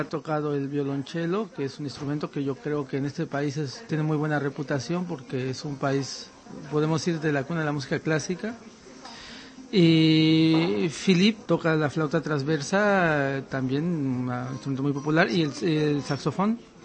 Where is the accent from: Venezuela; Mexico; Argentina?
Mexico; now in Brussels, Belgium; yo soy latino, yo soy mexicano, y me siento latinoamericano, mi pasión es toda América Latina, y siempre, por cuestiones de azares de la vida, vivo en Bruselas